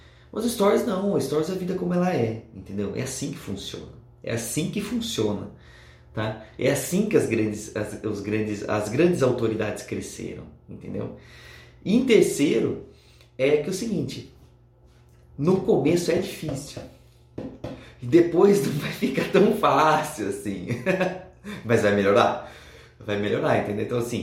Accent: Brazil; accent: caipira; o meu sotaque, por exemplo, é meio caipira

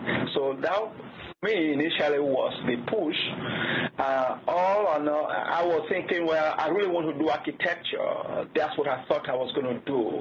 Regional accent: Nigeria; moved away as an adult; now in United States; I grew up in Nigeria till I was about 21. Then I came to the U.S. because I went to Bloomington, Indiana

